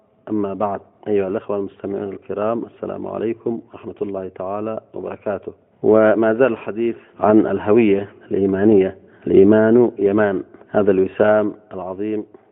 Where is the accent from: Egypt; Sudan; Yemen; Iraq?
Yemen; بل يجب أن نفتخر بها كيمنيين